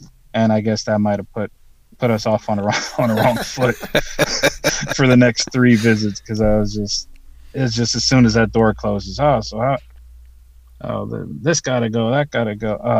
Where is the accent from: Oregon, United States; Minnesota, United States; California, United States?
Oregon, United States; Oh, I'm from Oregon.